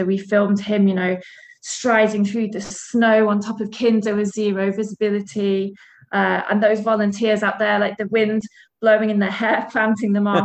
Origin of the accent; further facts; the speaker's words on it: East Midlands, United Kingdom; I come from the Peak District where we've got heather, an amazing moorland